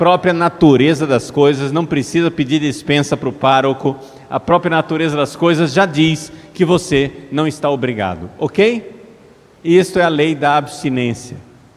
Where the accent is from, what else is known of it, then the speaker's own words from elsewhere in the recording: Cuiabá, Mato Grosso, Brazil; accent: cuiabano; Se alguém que não é de Cuiabá está achando estranho o português que eu estou falando, é o nosso dialeto local.